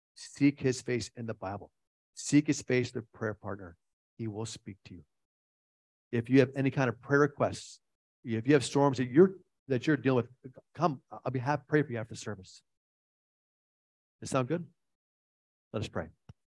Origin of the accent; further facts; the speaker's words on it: East Coast, United States; This is jet lag. I'm from East Coast in America. That's 12 hours away.